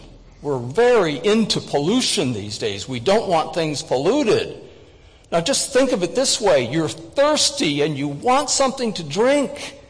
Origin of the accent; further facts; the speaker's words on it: Chicago, Illinois, United States; I grew up in Chicago and I had been a Cub fan for many, many years